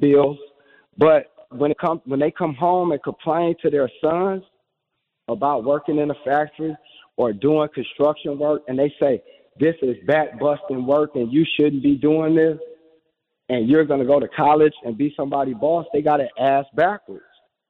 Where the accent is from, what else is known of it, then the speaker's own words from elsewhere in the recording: Racine, Wisconsin, United States; Oh, I'm not from Milwaukee. Oh. I'm from Racine.